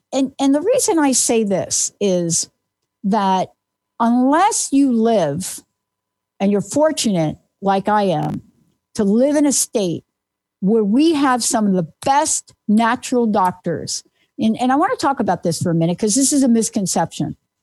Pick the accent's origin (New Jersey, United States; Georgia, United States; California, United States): New Jersey, United States; born there; Where are you from? I said, New Jersey.